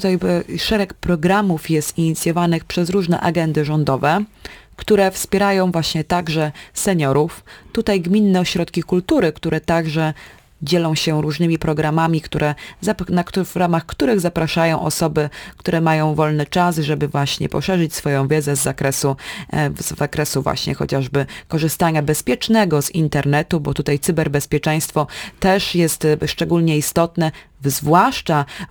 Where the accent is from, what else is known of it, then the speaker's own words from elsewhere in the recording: Suwałki, Podlaskie Voivodeship, Poland; Ja z kolei pochodzę z drugiego końca Polski, pochodzę z Suwałk